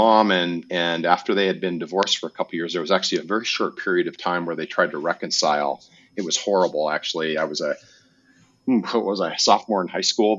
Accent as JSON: {"language": "English", "town": "Akron", "region": "Colorado", "country": "United States", "tie": "born there", "said": "Well, I'm the fourth generation Coloradoan, kind of a small town country boy. I was born out in Akron, Colorado, which is on the prairie of northeastern Colorado."}